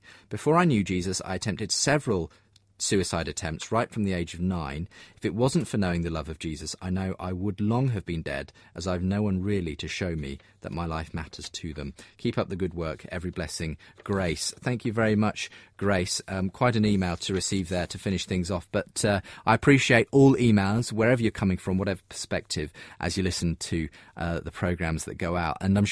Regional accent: India; I'm a convert from Islam to Christianity. I've suffered all my life thus far, first as a Muslim blind girl in India

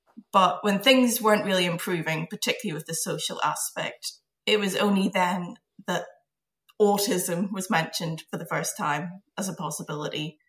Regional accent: Belfast, Northern Ireland, United Kingdom; I'm born and raised in Belfast.

